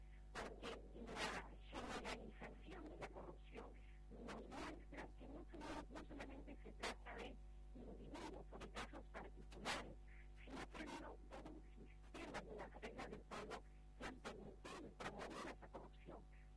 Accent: Peru; ir como peruanos hacia un nuevo pacto constituyente

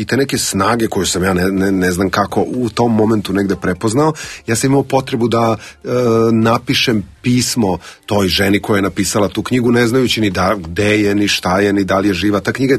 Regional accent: Serbia; ja sam iz Srbije i na mene je ova knjiga snažno uticala

